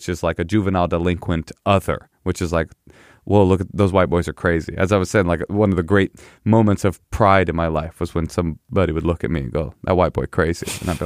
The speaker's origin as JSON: {"language": "English", "town": "Oakland", "region": "California", "country": "United States", "tie": "born or raised there", "said": "So anyway, that's my personal interaction with people of color is growing up in Oakland, the cool kids were all black."}